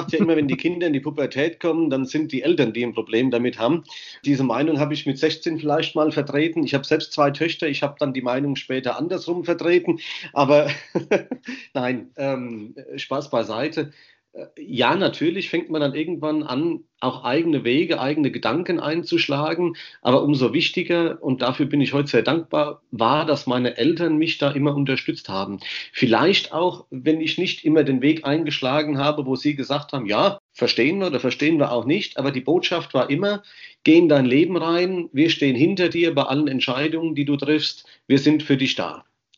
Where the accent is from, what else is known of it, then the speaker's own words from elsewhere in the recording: Hesse, Germany; Brombachtal heißt der Ort, Langenbrombach. Dort aber in Umgebung, also Erbach, Michelstadt bis nach Groß-Umstadt, das ist ja alles so eine Ecke, Bad König in der Mitte. Und das war so meine Heimat